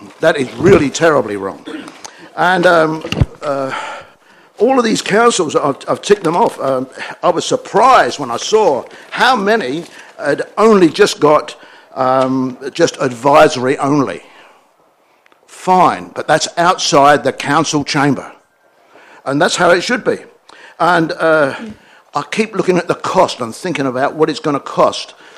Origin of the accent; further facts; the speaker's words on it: New Zealand; I'm Pākehā on both sides of my family, as you probably can tell by my accent.